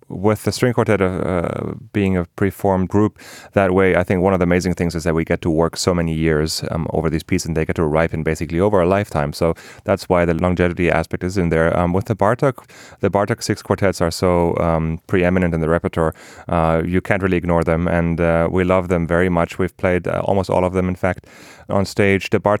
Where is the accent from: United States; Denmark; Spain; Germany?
Germany; Munich, Bavaria; But I was actually born and raised in Munich, Germany.